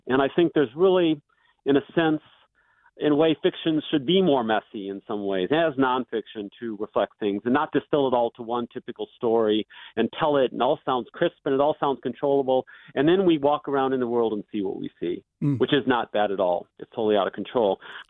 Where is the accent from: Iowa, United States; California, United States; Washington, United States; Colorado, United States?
Iowa, United States; Davenport; I mean, I think I grew up on the Mississippi River in urban Iowa, and it was nothing like the bucolic area that people in other parts of the country might think.